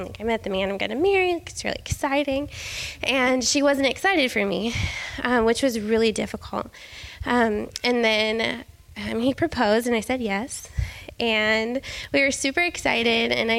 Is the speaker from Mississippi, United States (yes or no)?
no; Tulsa, Oklahoma, United States; I grew up in Tulsa, Oklahoma, so the middle of the country, far away from any extended family. My dad moved us there when I was 10.